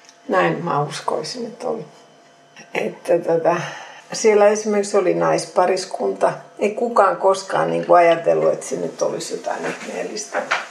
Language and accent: Finnish; Fiskars, Uusimaa, Finland; accent: Fiskars dialect; mä puhuin joko Fiskarsin murretta tai sitten koulusuomea, siis semmoista kirjakieltä.